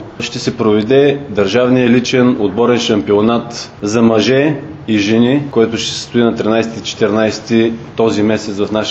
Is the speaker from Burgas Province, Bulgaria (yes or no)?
yes; Burgas, Burgas Province, Bulgaria; нашето желание е, първо като бургазлии, да възобновиме този турнир, който на времето беше в нашия град